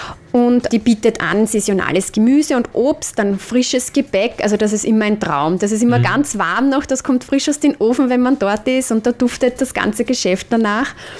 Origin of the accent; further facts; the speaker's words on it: Austria; bei uns in Österreich, die quasi die Bastion halten